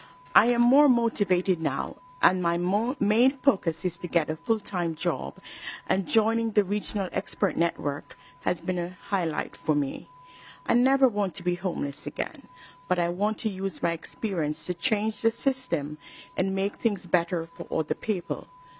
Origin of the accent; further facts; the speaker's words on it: Jamaica; now in United States; I grew up in Jamaica and came to the United States in 1999